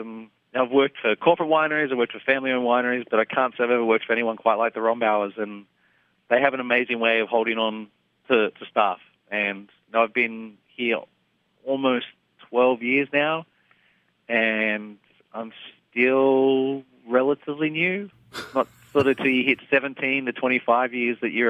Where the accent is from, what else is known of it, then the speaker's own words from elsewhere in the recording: Melbourne, Victoria, Australia; Originally, I'm from Melbourne.